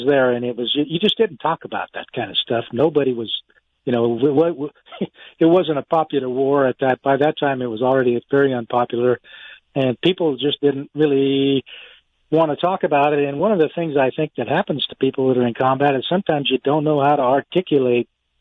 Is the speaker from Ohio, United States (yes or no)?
no; Casa Grande, Arizona, United States; So, I'm from your neck of the woods. I was raised in Casa Grande.